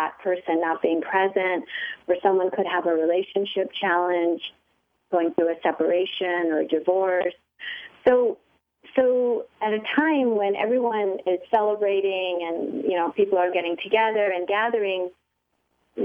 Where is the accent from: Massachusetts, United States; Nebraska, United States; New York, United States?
New York, United States; New York City; because I grew up in the West, meaning I grew up mostly in New York City, but my extended family always was in India.